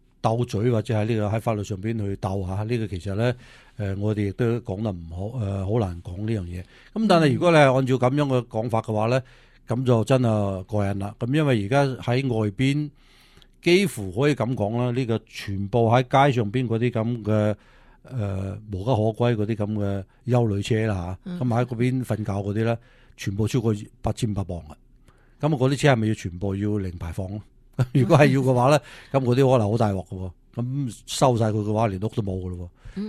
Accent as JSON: {"language": "Chinese", "region": "California", "country": "United States", "said": "或者是我们加州人的普遍都会认为"}